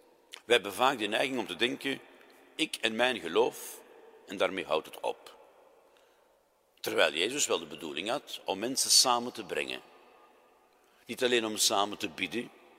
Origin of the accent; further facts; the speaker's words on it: Antwerp, Flanders, Belgium; het is niet omdat we van Antwerpen zijn met, u weet wel, een nek van hier tot ginder